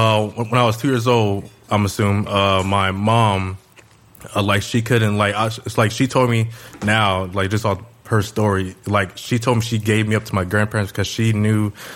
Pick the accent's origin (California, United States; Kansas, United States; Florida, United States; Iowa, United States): California, United States; Inglewood; born there; I was born in Inglewood as a kid